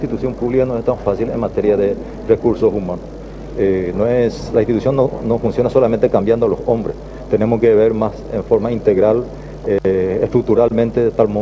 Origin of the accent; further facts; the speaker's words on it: Paraguay; Siempre hemos salido adelante como paraguayos